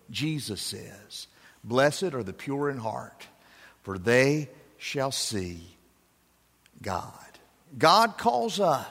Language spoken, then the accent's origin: English; North Carolina, United States; It comes from my home state of North Carolina